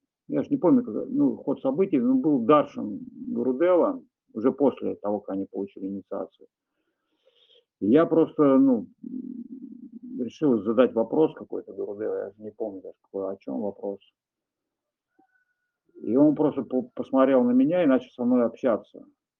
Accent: Russia; ну, мы из России, там, так-то, так-то.

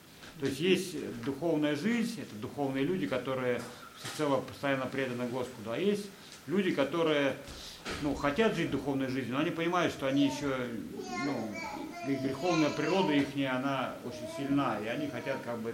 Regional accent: Moscow, Russia; Родом с Москвы.

